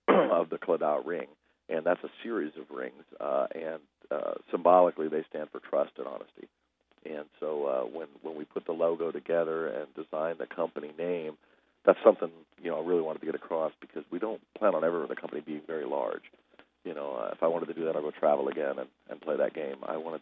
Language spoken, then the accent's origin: English; Phoenix, Arizona, United States; Phoenix. Went to high school, got out of high school, joined the Army.